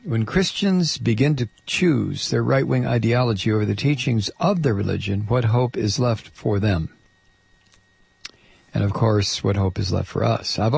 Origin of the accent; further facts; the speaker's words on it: Wales, United Kingdom; also born or lived in United States; As a British person, I'm amazed at all this. Even though I spent a number of years living in the U.S., we have free universal health care in the U.K.